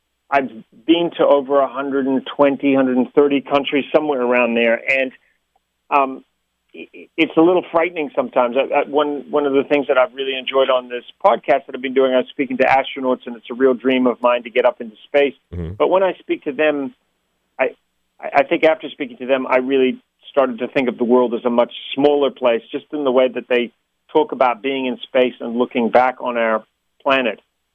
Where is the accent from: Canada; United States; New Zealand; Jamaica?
New Zealand; I come from New Zealand, I love New Zealand.